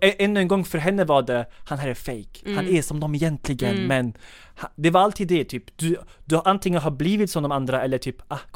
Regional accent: Sweden; born there; Han var inte heller född i Sverige, jag är född i Sverige.

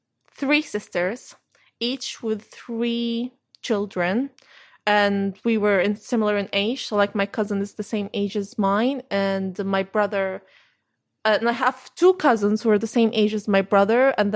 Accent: Damascus, Damascus Governorate, Syria; I'm from Damascus, Syria, the capital, and I grew up there. And the neighborhood which we used to live at was filled of family members.

